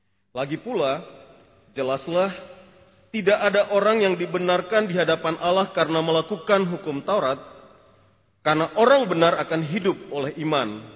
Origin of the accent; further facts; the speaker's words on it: Malang, East Java, Indonesia; also born or lived in Kediri; now in Bandung, Indonesia; Saya lahir di kota Kediri, Jawa Timur. Dibesarkan di kota Malang.